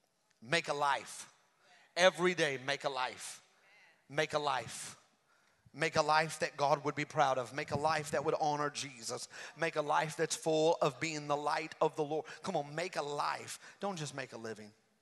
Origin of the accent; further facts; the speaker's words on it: Hot Springs, United States; We are from Hot Springs, and so we worked with her there.